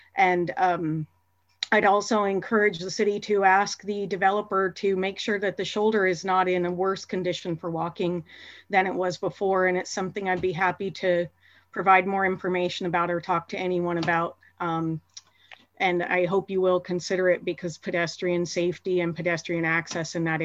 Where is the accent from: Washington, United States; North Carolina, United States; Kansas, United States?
Washington, United States; Black Diamond; I live in Bellevue and I grew up in Black Diamond.